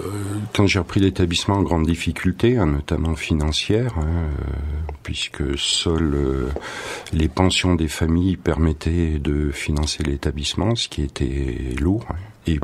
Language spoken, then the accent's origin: French; Grenoble, Auvergne-Rhône-Alpes, France; born there; né à Grenoble, je suis un montagnard avant tout. Hein. Après, j'ai émigré sur la chaîne de Belledonne, à Alvar.